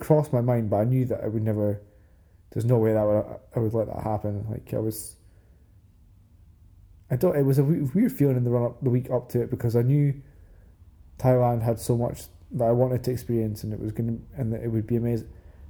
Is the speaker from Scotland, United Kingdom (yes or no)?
yes; Scotland, United Kingdom; I mean, obviously I like being Scottish and I think being Scottish is great